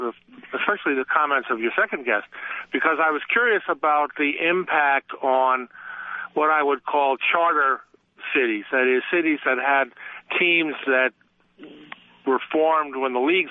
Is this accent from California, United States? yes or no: no; Plaistow, New Hampshire, United States; I'm from Plaistow, New Hampshire. I've lived in the New England area now virtually all my life.